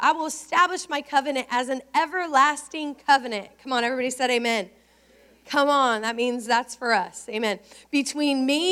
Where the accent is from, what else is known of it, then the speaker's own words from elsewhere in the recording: United States; I'm Native American, so maybe we'll kind of go with that sort of flow.